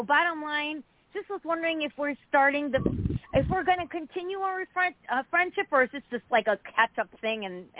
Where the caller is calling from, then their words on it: Connecticut, United States; Connecticut.